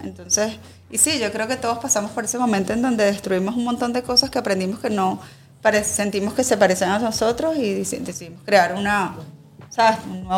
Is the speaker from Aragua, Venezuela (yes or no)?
no; Guárico, Venezuela; como mamá creciendo en Guárico con una crianza bastante dura